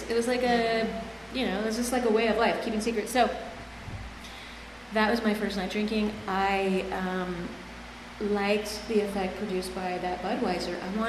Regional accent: Lancaster, California, United States; And I grew up in Lancaster, and that was my first resentment. Mexican-American family, and they were in Orange County

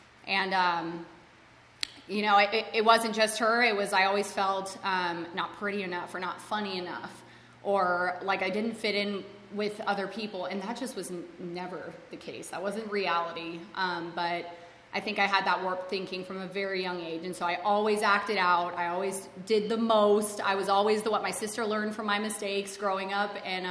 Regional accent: Palmdale, California, United States; I am from here. I'm from Palmdale, California, and I grew up in a wonderful home.

